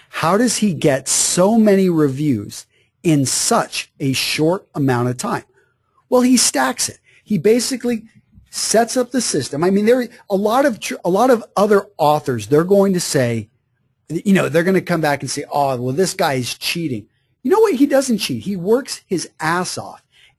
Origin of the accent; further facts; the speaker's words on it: Greenwood, Texas, United States; when I was growing up in Greenwood, Texas.